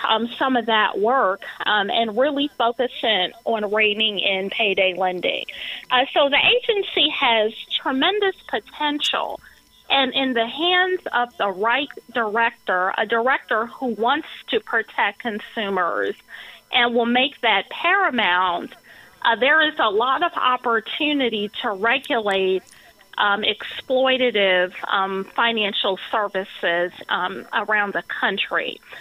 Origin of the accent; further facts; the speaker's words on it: Ohio, United States; I should note, I'm obviously from Ohio